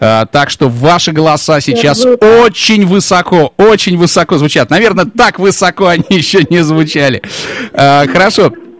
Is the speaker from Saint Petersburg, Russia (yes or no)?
no; Moscow, Russia; Спасибо, я сам москвич, я из Москвы, поэтому мне это вдвойне приятно.